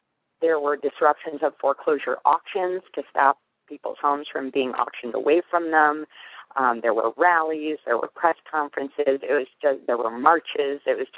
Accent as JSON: {"language": "English", "region": "Michigan", "country": "United States", "said": "And I'm from the Midwest, and we don't have a Wall Street in Michigan, where I'm from."}